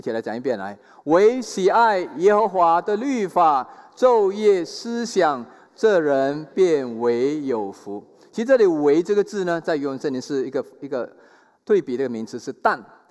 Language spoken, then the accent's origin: Chinese; China; 我们中国人特别爱这个福啊